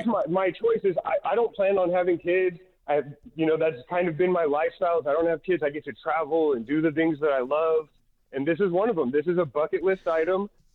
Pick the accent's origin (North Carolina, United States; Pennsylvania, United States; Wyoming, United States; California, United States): California, United States; No, I'm a Niner fan. I grew up in the Bay Area.